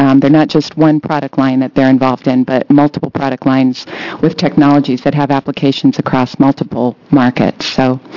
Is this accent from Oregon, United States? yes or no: yes; Redmond, Oregon, United States; I'm from Redmond, Oregon.